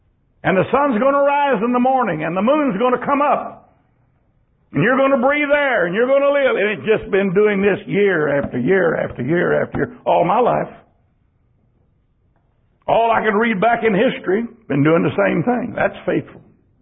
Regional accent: Texas, United States; born there; I was born in the Bible Belt of Texas, Bible Belt of the South in the United States, maybe the Bible Belt of the world.

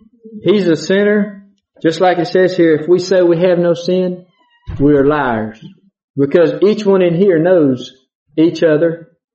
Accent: Mexico; I guess it's because I grew up down in Mexico

